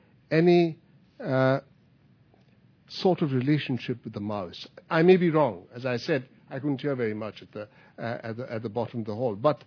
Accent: India; I'm a fellow here at USIP. I'm an Indian.

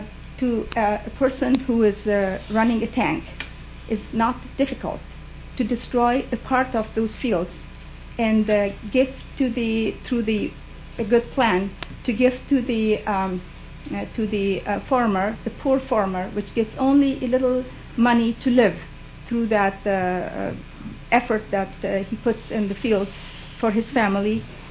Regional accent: Kandahar, Afghanistan; I'm from Kandahar.

